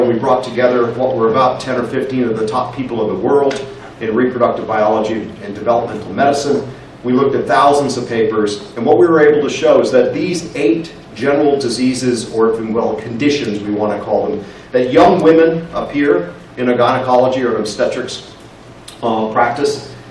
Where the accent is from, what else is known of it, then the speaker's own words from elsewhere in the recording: South Carolina, United States; I'm not allowed to say that because I'm from South Carolina.